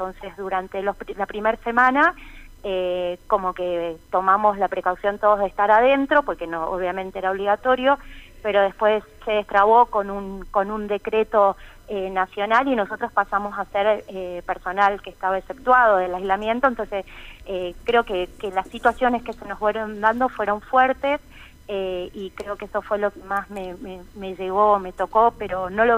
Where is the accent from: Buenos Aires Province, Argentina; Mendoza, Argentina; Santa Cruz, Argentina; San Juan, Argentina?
San Juan, Argentina; born there; Yo nací en San Juan.